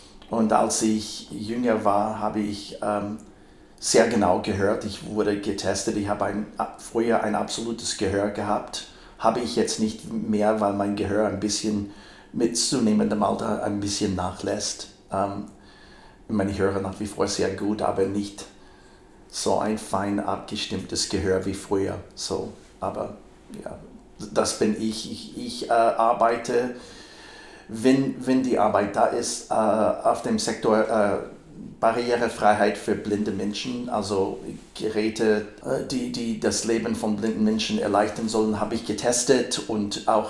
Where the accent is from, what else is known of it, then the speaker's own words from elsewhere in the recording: United States; German is a second language; moved away as an adult; bin gebürtiger Amerikaner, bin mit 19 nach Europa gekommen, das erste Mal, und ich bin jetzt seit ein paar Tagen 64.